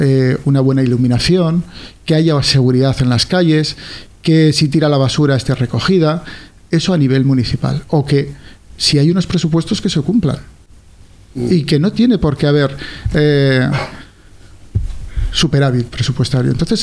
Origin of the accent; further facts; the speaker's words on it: Basque Country, Spain; yo no soy alicantino, yo soy del País Vasco, y con todo lo que conlleva pues el estar en el País Vasco cuando uno era joven y vivir lo que vivíamos